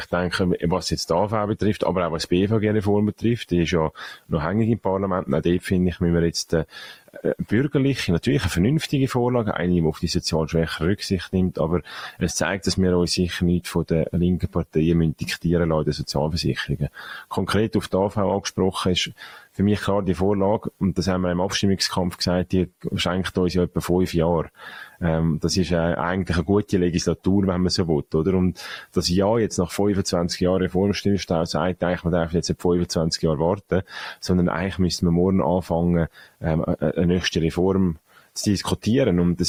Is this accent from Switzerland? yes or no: yes; Zurich, Switzerland; Ich sage jetzt mal, als Zürcher Freisinnige eher auf der marktwirtschaftlichen Seite